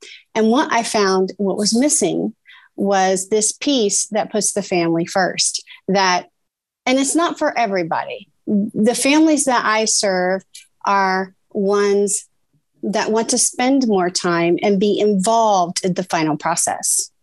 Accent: Indiana, United States; I grew up in Indiana, middle cornfield, central USA.

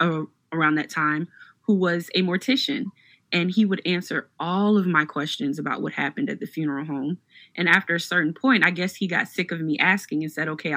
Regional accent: Beaufort, South Carolina, United States; where I grew up in Beaufort, South Carolina, in the Gullah and Geechee culture, death is not hidden from children.

